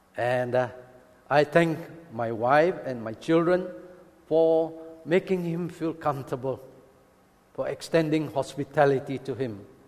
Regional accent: Kulim, Kedah, Malaysia; I came from Kulim, a small town in Kedah.

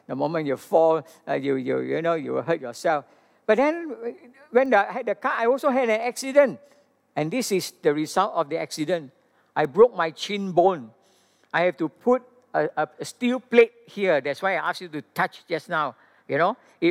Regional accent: Hong Kong; English is a second language; You know, I mean, I'm from Hong Kong. I live in small little place.

